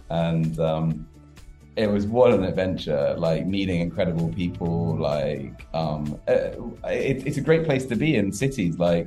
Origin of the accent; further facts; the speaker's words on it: South West England, United Kingdom; I grew up in the West Country in England. For me, that was a fun life in the countryside